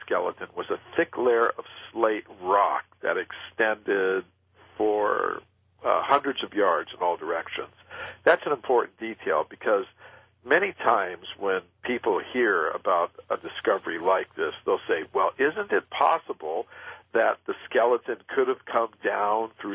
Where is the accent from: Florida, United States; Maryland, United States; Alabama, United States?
Florida, United States; I grew up in Florida, and it was very common Even in cities sometimes